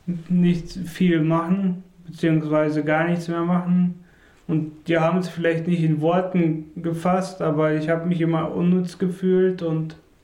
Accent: Germany; also born or lived in Jambul, Kazakhstan; geboren 1987 im Ort Jambul in Kasachstan. Ich lebe seit meinem zweiten Lebensjahr in Deutschland, bin seit 25 Jahren hier

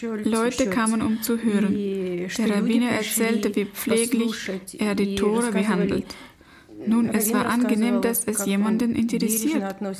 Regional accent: Ukraine; Ich stamme aus der Ukraine und bin in eine einfache hebräische Familie hineingeboren worden.

